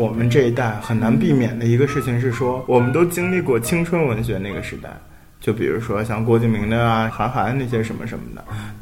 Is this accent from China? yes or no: no; Taiwan; 没关系了，我们都台湾人。